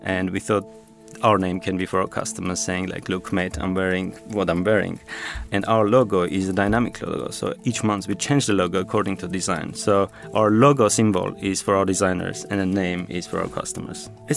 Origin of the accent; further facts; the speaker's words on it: Armenia; They are made in my hometown, back in Armenia, where Vahag is based